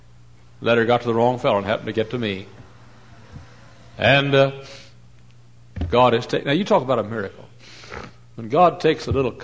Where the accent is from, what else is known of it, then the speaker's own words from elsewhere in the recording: Texas, United States; When I was a kid, growing up in Texas, we had a lady in our church